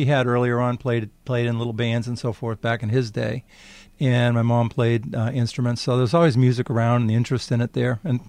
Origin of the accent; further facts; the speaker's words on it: Lexington, United States; also born or lived in Wolfeboro / California; even though I was born in Wolfboro and started to grow up in Lexington, we spent a few years in California